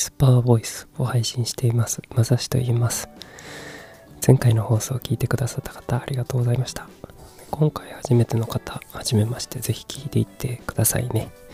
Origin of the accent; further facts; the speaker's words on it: Kumamoto, Japan; also born or lived in Tokyo; 東京で働いていて、仕事を辞めて地元の熊本に帰ってきた僕ですね、36歳無職の僕がですね